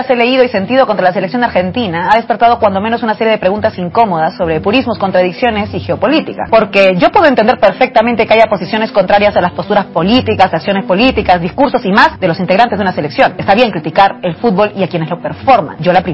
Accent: Peru; como peruana tenía muchas ganas de recordarle al mundo entero

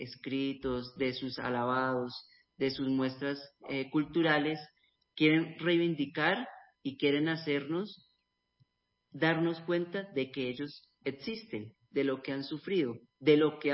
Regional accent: Bogotá, Bogotá Capital District, Colombia; pues yo nací en la ciudad, soy bogotano

